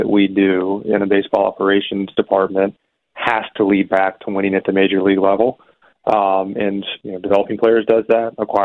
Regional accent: Atlanta, Georgia, United States; Yeah, so I grew up in Atlanta, Georgia, born in 1984.

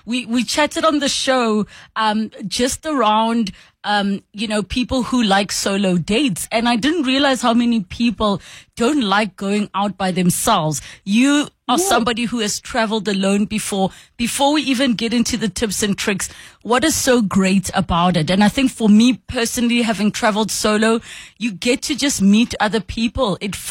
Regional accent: South Africa; there are so many places where it is extremely safe to travel as a South African individual

